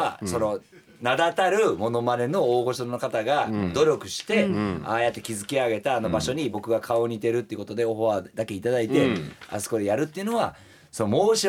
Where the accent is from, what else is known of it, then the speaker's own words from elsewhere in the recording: Hiroshima, Japan; 俺僕の地元のね広島になったら